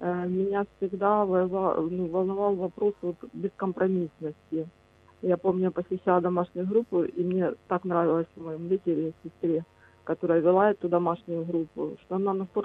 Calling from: Dnipro, Dnipropetrovsk Oblast, Ukraine; я із Дніпра.

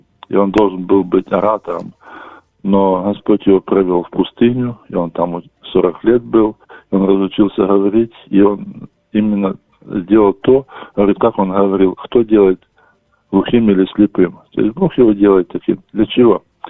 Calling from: Kyiv, Ukraine; Значить, я з Києва.

